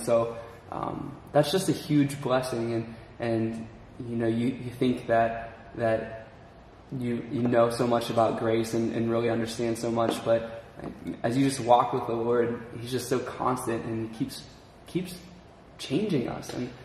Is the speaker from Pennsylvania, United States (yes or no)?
yes; Fredericktown, Pennsylvania, United States; So I grew up in Calvary Chapel, Fredericktown, which is about 45 minutes south of Calvary Chapel, South Pittsburgh. And that's where I grew up as a kid.